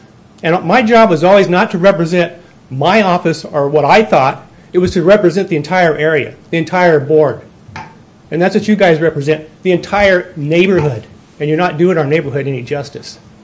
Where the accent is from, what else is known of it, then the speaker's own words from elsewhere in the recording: California, United States; No, I'm from California.